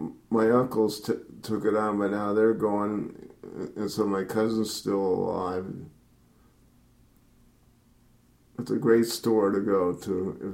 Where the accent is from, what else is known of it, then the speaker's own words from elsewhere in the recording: St. Louis, Missouri, United States; born there; also born or lived in Chicago; I was born in St. Louis at Jewish Hospital, and I used to live with my mom and dad